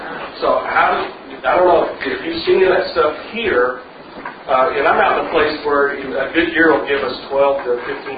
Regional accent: Texas, United States; Now, I'm from West Texas. We've had some unique challenges this year also.

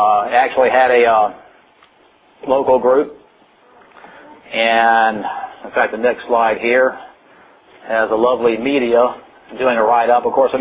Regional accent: Virginia, United States; I'm from Virginia, so we have the hurricane events.

